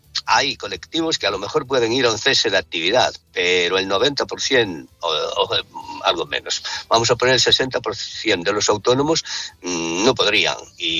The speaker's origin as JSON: {"language": "Spanish", "town": "Bueu", "region": "Galicia", "country": "Spain"}